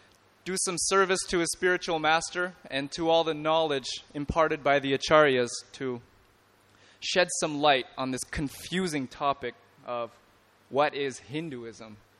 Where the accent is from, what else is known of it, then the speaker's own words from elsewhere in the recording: Canada; as an outsider to this whole tradition, having been born and raised in Canada